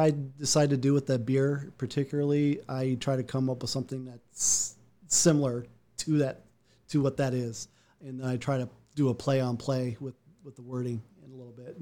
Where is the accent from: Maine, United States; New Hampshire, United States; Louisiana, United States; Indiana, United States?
Indiana, United States; Granger; now in Mishawaka, United States; I've been living here all my life. I've been, I grew up in Granger, now living here in Mishawaka.